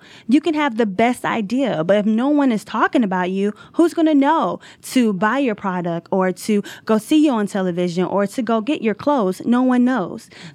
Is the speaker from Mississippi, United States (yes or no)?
yes; Biloxi, Mississippi, United States; moved away as an adult; now in Atlanta, United States; I am from Biloxi, Mississippi. I love the South. I moved to Atlanta a few years ago to finish my master's in business administration.